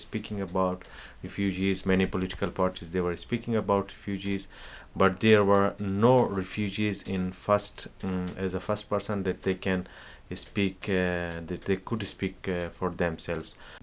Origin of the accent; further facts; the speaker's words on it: Afghanistan; English is a second language; now in Rome, Italy; I'm a refugee from Afghanistan, based in Italy, in Rome. I'm living there since 2007.